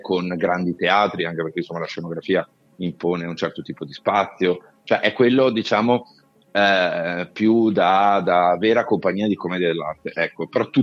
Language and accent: Italian; Veneto, Italy; e io sono veneto